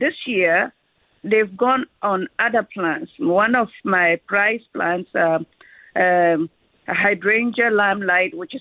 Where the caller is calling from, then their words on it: Whitby, Ontario, Canada; I'm calling from Whitby, Ontario.